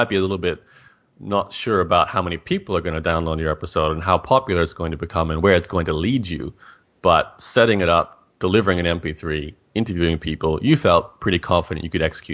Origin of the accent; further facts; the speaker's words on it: Brisbane, Queensland, Australia; I was born in Brisbane, Australia, and grew up here, and, you know, spent my entire life here.